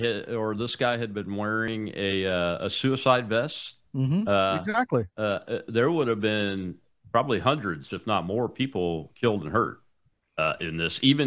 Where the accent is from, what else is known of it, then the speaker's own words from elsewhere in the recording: the South, United States; Yeah, I'm from the South too